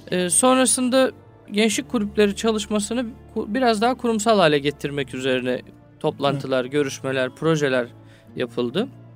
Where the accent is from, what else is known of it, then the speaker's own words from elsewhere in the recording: Istanbul, Turkey; İstanbul'da doğdum, büyüdüm. İstanbul'dan sonra üniversiteyi Eskişehir'de Osman Gazi Tarih bölümünde okudum, Fen Edebiyat Fakültesi.